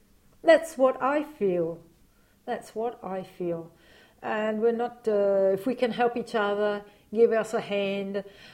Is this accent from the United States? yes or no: no; Australia; I'm Aussie. I don't care.